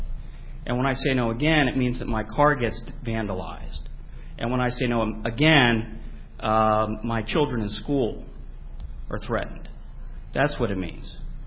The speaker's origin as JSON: {"language": "English", "town": "Pittsburgh", "region": "Pennsylvania", "country": "United States", "said": "I come from Pittsburgh, a city that has sustained just a tremendous amount of damage from unionism."}